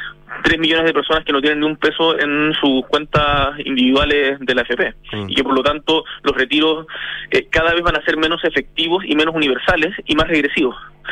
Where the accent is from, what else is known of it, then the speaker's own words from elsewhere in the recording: Chile; el Estado somos todos los chilenos